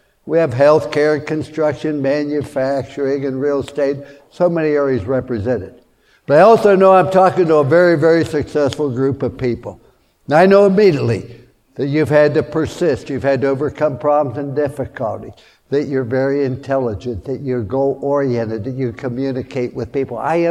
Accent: Fallsbury, West Virginia, United States; born there; I was born in Fallsbury, West Virginia during the Depression.

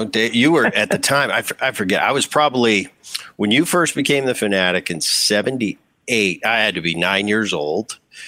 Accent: Philadelphia, Pennsylvania, United States; I grew up in Philadelphia and spent a lot of time behind the scenes with him

